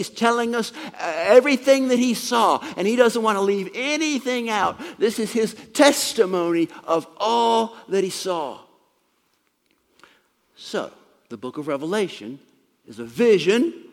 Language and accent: English; United States; Well, obviously, I'm an American, so if I'm geocentric, then I think the United States of America is the most important place in all the world.